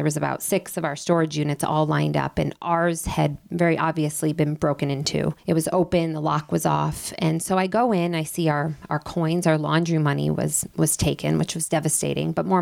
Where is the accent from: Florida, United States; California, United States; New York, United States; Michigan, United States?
Michigan, United States; Detroit; I'm from Detroit. We get a lot of stuff stolen